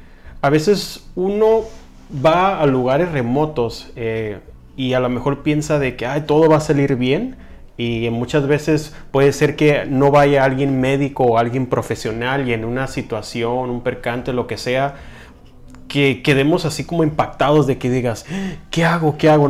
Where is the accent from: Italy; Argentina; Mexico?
Mexico; Pero como mexicano es como que ay, vámonos como sea